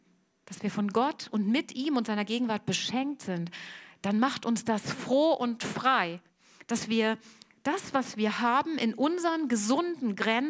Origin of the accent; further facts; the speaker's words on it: Hamburg, Germany; Dann muss man sagen, wir als Hamburger hier in Westeuropa, wir leben alle sehr privilegiert.